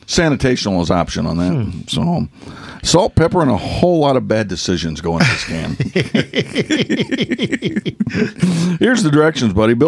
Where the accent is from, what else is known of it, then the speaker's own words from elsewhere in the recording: Arkansas, United States; Well, I'm from Arkansas.